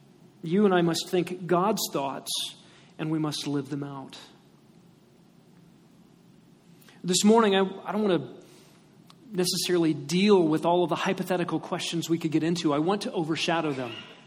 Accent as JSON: {"language": "English", "region": "Texas", "country": "United States", "tie": "born there", "said": "And I was born in Texas, so I might move."}